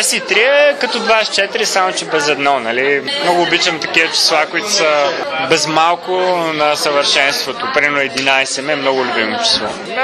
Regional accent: Veliko Tarnovo, Veliko Tarnovo Province, Bulgaria; also born or lived in Sliven; Оставаме от тук. Тук съм учил гимназия. Роден съм в Сливен, но от 7 годишен до 18 годишен съм живял тук.

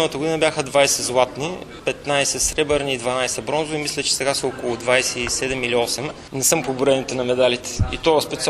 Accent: Velingrad, Pazardzhik Province, Bulgaria; born there; Роден съм в Велинград, завършил съм Национална спортна академия с специалност треньор по ориентиране. 12 години съм в този град.

